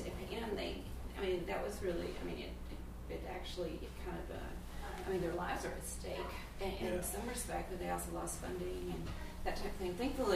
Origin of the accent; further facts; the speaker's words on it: Alabama, United States; I grew up in Alabama